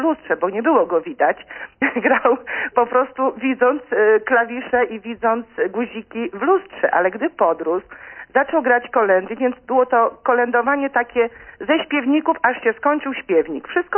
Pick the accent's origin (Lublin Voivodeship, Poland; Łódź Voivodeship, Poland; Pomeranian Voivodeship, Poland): Lublin Voivodeship, Poland; ja pochodzę z Lubelskiego i męża, który pochodzi z Podlaskiego